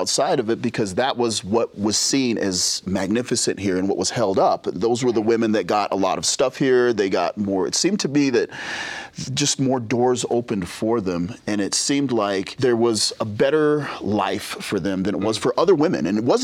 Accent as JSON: {"language": "English", "town": "Sugar House", "region": "Utah", "country": "United States", "tie": "born or raised there", "said": "Well, I grew up here in Utah. I grew up in Sugar House."}